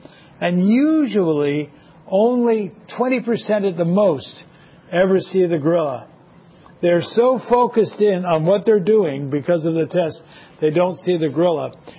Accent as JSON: {"language": "English", "region": "Quebec", "country": "Canada", "tie": "born or raised there", "said": "French was vitally important growing up in Quebec"}